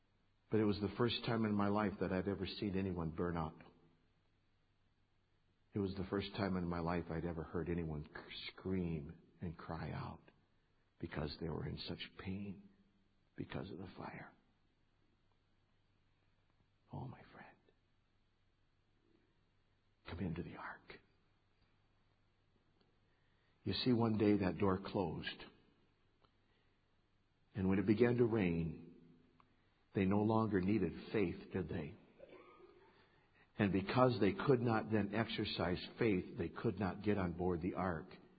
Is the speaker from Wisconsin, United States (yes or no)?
no; Kalamazoo, Michigan, United States; We were traveling between Kalamazoo, my hometown. We were going to Battle Creek one Saturday morning.